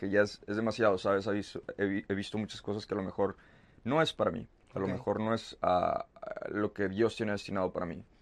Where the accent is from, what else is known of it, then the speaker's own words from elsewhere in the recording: United States; born there; Nací en Estados Unidos con familia mexicana.